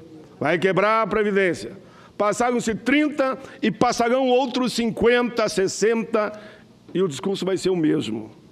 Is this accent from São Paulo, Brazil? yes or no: no; Caxias do Sul, Rio Grande do Sul, Brazil; Como eu sou Caxias, que vim de Caxias